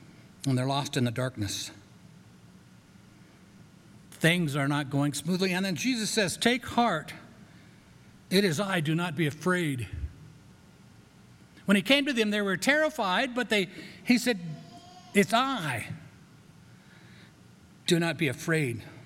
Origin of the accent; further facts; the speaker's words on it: Colorado, United States; I'm from Colorado. I do know Colorado trout.